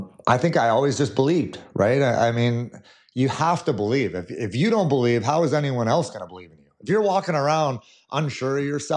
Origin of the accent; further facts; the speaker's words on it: Edmonton, Alberta, Canada; play for the Edmonton Oilers back in the day. I really would have. I mean, that's my hometown.